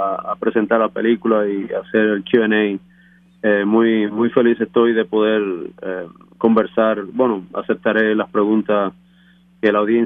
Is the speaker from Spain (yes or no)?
no; Cuba; yo crecí en Cuba escuchando mucha historia del campo cubano.